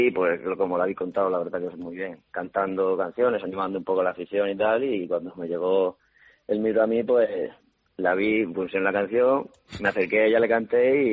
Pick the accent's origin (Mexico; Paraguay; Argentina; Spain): Spain; El Raal, Region of Murcia; los dos somos murcianos y ella tiene familia aquí en Lugo.